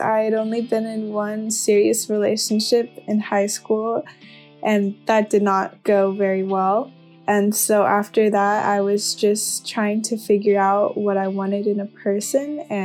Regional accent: Burbank, California, United States; I am 19 years old. I'm from Burbank, California, and I work at a restaurant.

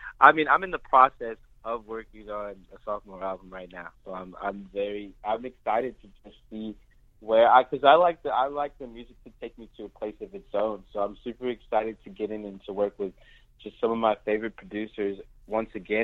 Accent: Germany; I'm from Germany as well. I lived there for a good part of my life

